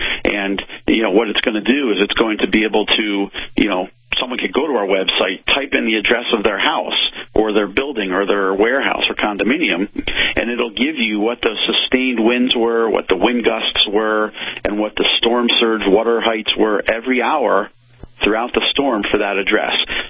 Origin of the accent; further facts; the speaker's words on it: Westfield, New Jersey, United States; I did go through Hurricane Gloria when I grew up in New Jersey, back in the 80s. And that wasn't that bad. That had, you know, 50, 60, 70 mile an hour gusts in my hometown of Westfield, New Jersey.